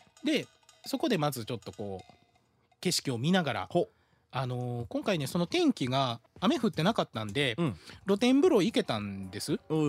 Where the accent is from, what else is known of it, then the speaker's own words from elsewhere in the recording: Tokyo, Japan; 私もね東京出身なんですが、世田谷区烏山ってとこでね